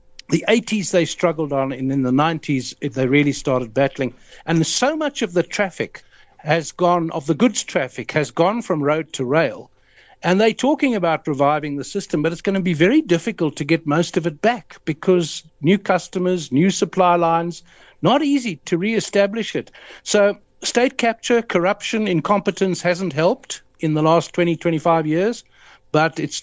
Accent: KwaZulu-Natal, South Africa; the town that I grew up in Natal, was it a Natal Escort, which had a little branch line to Wienen in the Natal Midlands.

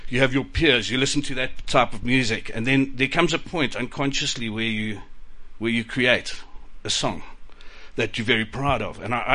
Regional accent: Johannesburg, Gauteng, South Africa; living and growing up in Johannesburg at the time

